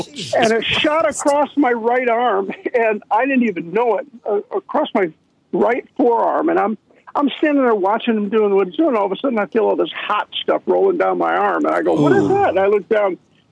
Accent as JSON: {"language": "English", "town": "Detroit", "region": "Michigan", "country": "United States", "said": "he was from Cleveland. I was from Detroit. We're just two Midwest boys."}